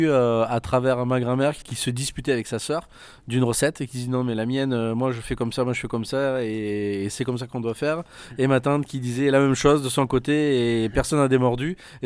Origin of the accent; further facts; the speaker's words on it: Vergèze, Occitanie, France; also born or lived in Nîmes; Donc je suis né à Nîmes, j'ai vécu dans ce village qui s'appelle La Vergèse, à côté dans le Gard.